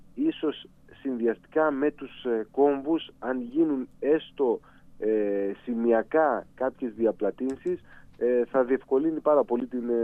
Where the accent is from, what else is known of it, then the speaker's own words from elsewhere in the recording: Epanomi, Central Macedonia, Greece; επειδή η καταγωγή μου είναι από την Επανομή, μεγάλωσα στην Επανομή.